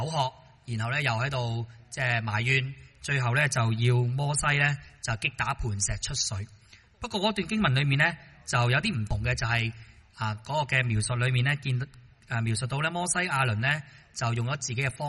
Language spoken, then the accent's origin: Cantonese; Hong Kong; 即係表达我哋香港人呢其实呢对呢个住屋呢都好多嘅住屋嘅需要啦